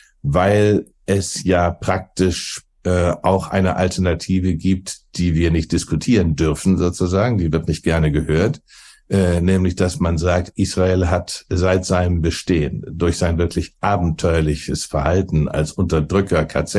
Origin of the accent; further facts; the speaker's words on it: Bremen, Germany; der auch in meiner Heimatstadt Bremen unterwegs war